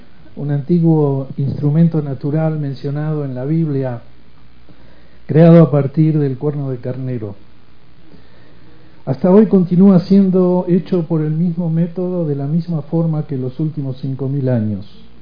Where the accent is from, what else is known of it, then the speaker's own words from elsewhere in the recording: Mexico; Y ese es el reconocimiento a nuestras mujeres como mexicanos de fe judía.